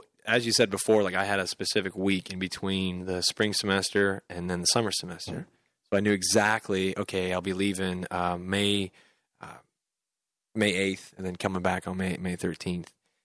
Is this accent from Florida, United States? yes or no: yes; Pensacola, Florida, United States; I said, yeah, I'm from Pensacola.